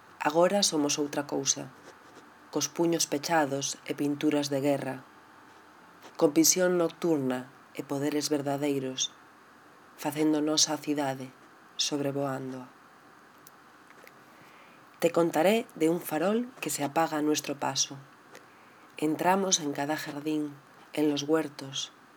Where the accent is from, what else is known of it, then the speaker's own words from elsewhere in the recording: Galicia, Spain; soy una poeta gallega. Como sabéis, el gallego es una de las cuatro lenguas oficiales de nuestro país